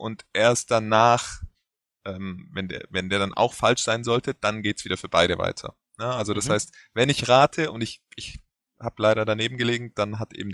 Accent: Czechia; Ich komme aus Tschechien.

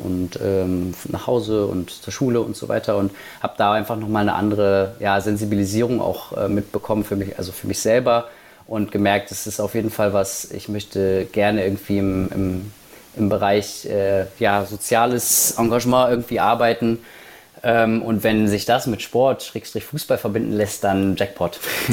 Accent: Halberstadt, Saxony-Anhalt, Germany; also ich komme aus Halberstadt, das ist eine kleine Stadt in Sachsen-Anhalt

